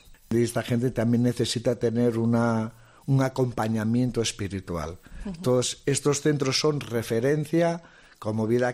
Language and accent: Spanish; Candás, Asturias, Spain; Soy de Candás, donde el Cristo de Candás es el patrono mayor de todas las cofradías, pero mi padre, al final mi padre es de Luanco.